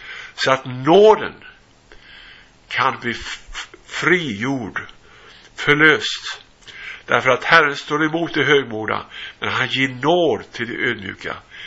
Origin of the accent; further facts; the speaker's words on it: Sweden; född och uppvuxen i Sverige, men har bott många år utomlands och verkat som evangelist och profet i USA och Latinamerika, men även i Europa.